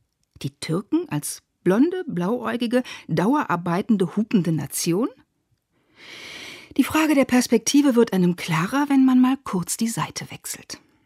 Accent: Iran; Als Iranerin schießen mir Erinnerungen in den Kopf.

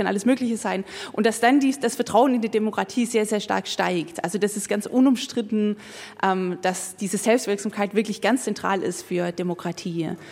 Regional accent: Germany; Wir, gerade als Deutsche, müssen wir immer daran erinnern, wie das dazu gekommen ist.

